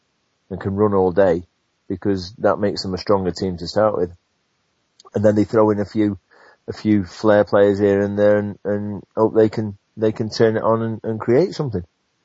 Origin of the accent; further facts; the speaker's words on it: Southport, North West England, United Kingdom; Because I left Carlisle and went back to Southport, my hometown club, and played part-time there.